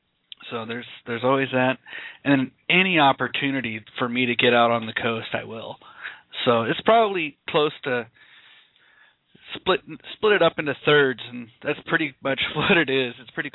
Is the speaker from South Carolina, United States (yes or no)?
no; Seattle, Washington, United States; now in Portland, United States; Here in Portland, we're surrounded by rivers. You know, like I said, I grew up in Seattle where you're surrounded by lakes.